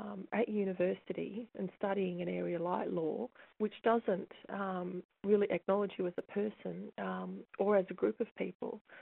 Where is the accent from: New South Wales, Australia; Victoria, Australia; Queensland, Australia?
Queensland, Australia; Brisbane; I grew up in Brisbane. I did all my school there, so primary school, high school, and then eventually I went to university.